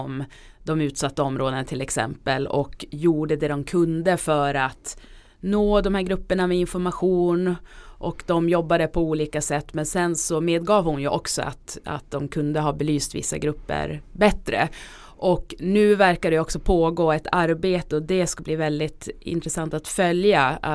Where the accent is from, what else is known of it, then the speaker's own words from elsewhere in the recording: Norrbotten County, Sweden; now in Stockholm, Sweden; Jag kommer själv från Norrbotten